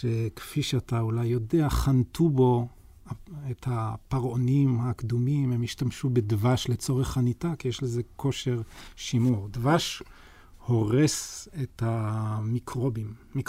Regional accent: Hadera, Haifa District, Israel; אני מחדרה, כן.

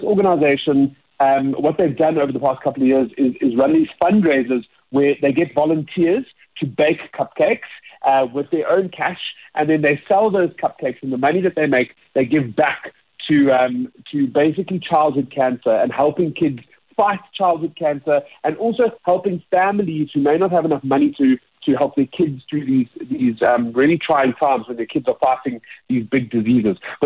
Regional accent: South Africa; We're all South African, and that's something to be proud of.

